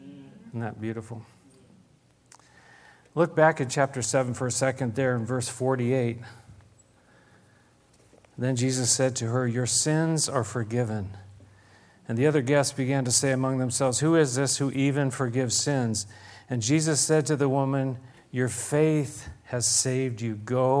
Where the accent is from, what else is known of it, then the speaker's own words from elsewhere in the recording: San Diego, California, United States; But I was raised in San Diego, and my father was an alcoholic, and it was bad.